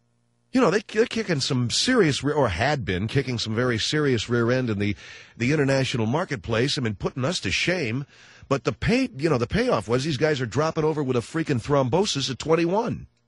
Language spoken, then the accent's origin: English; California, United States; also born or lived in Florida; I come from California. I lived in Florida for a while.